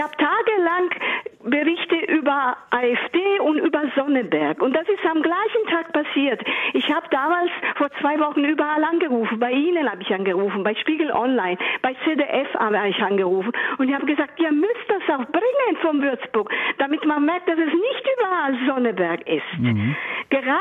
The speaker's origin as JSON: {"language": "German", "region": "Campania", "country": "Italy", "lives_now": "Germany", "said": "ich komme aus der Nähe von Neapel, wo Faschisten regieren. Und ich habe Angst vor meinem Land und ich möchte nicht, dass dieses Land, das ist auch mein Land, ich habe doppelte Staatsangehörigkeit"}